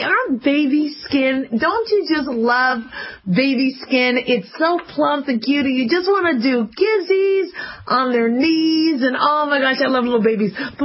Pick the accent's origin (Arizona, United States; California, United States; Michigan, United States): Arizona, United States; born or raised there; also born or lived in Las Vegas, United States